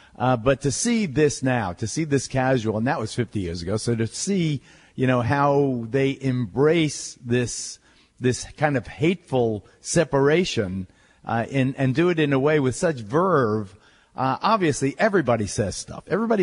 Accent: West Babylon, New York, United States; So my friend Vic Furio, my oldest friend, he went to West Islip. I was from West Babylon High School, but we worked together on the Highway Department, Town of Babylon Highway Department.

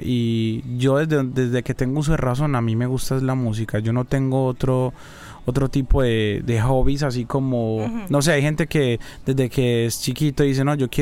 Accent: Medellín, Antioquia, Colombia; moved away; Realmente yo soy muy de mi tierra. Yo mantengo, o sea, aunque yo vivo acá, yo me la mantengo en Medellín.

